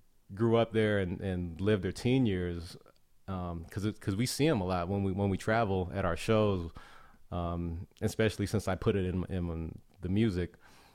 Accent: Hawaii, United States; also born or lived in California; I was born in California, but only briefly lived there before moving out to Hawaii as a toddler and mm-hmm. growing up there.

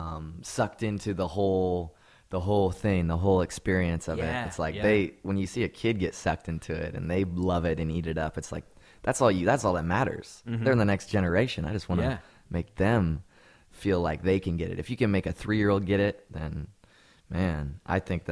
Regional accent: West Coast, United States; also born or lived in Texas / Victorville, California; The most of my life has been on the West Coast, but okay.

